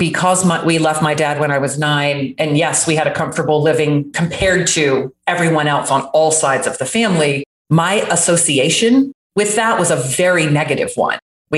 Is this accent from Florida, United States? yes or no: yes; Jacksonville, Florida, United States; I completely lost my accent. That was very deep from growing up in Jacksonville, Florida, which is basically South Georgia.